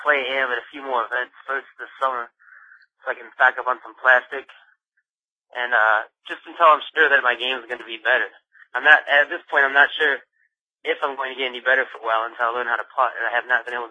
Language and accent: English; Ann Arbor, Michigan, United States; I'm from Ann Arbor, Michigan, and I play either advanced am or pro.